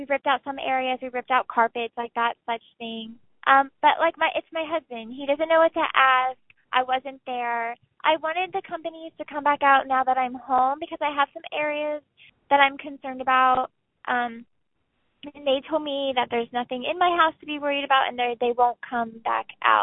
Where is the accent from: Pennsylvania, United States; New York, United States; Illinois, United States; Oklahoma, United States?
Pennsylvania, United States; Montoursville; That's kind of why I'm reaching out to you guys, but I am from Montoursville.